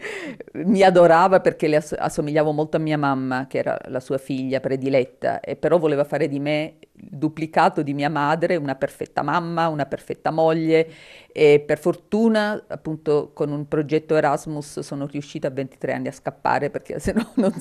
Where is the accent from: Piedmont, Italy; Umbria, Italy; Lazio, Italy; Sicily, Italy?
Sicily, Italy; Catania; Ma noi in Sicilia siamo, soprattutto la mia famiglia, adesso magari le cose sono cambiate, però la mia famiglia eravamo molto legati alla terra natale